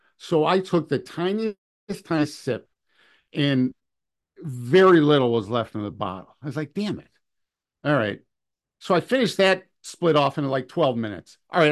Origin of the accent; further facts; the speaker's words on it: Orchard Park, New York, United States; I'm talking from Buffalo back out to Orchard Park where I grew up